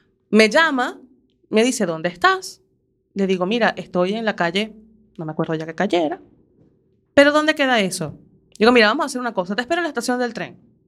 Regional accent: Venezuela; yo reconozco que yo para dar direcciones soy muy venezolana

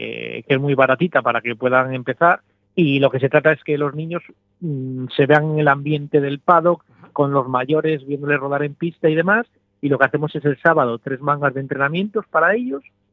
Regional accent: Cantabria, Spain; Yo soy de Cantabria, yo soy Cantabria. Cantabria.

